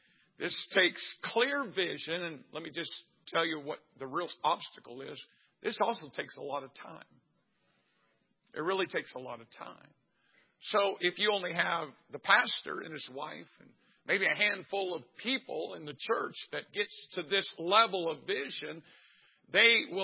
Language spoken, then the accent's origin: English; Jasonville, Indiana, United States; I'm from Jasonville, Indiana, folks. 1,900 people. We got one stoplight.